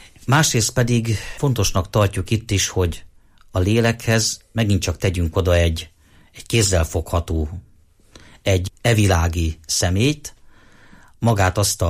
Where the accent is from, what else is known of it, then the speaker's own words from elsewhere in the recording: Sárospatak, Borsod-Abaúj-Zemplén, Hungary; zarándokoljon el az én szülővárosomba, Sárospatakra